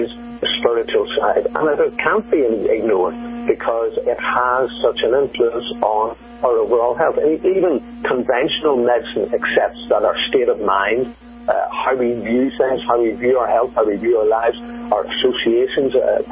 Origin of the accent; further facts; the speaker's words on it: Belfast, Northern Ireland, United Kingdom; Paul happens to come from my hometown, Belfast, and he was home here a few weeks ago, and I interviewed him.